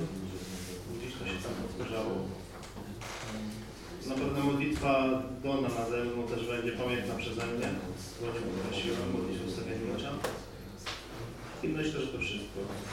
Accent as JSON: {"language": "Polish", "town": "Kutno", "region": "Łódź Voivodeship", "country": "Poland", "said": "jeszcze znam pewnie. Jestem z Kutna"}